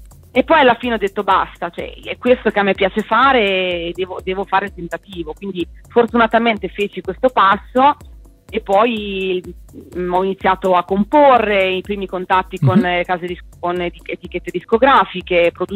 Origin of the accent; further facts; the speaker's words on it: Gallo di Petriano, Marche, Italy; c'era un concorso Canoro dalle mie parti, a Gallo di Petriano